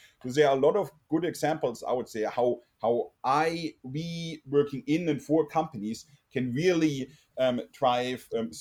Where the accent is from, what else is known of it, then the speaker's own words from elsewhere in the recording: Germany; accent: German; English is a second language; now in California, United States; originally from Germany. And even after living for more than 20 years in sunny California, I don't get rid of my lovely accent.